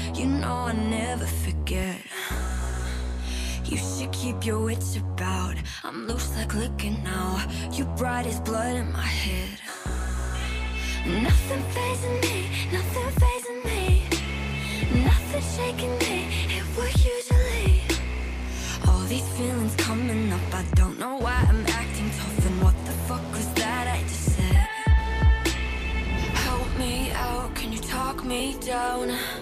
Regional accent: Sydney, New South Wales, Australia; I'm from Sydney and I'm this week's feature artist on Unearthed.

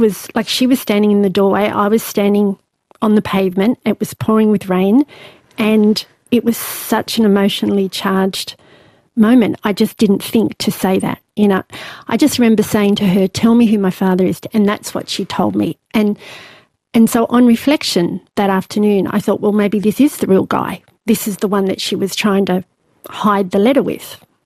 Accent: Newcastle, New South Wales, Australia; no, I'm from Newcastle.

